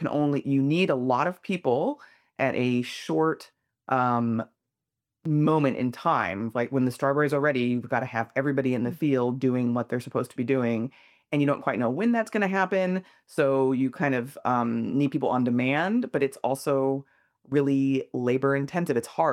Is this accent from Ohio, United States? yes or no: yes; Ohio, United States; I grew up in Ohio, so I was like, oh, I know my state.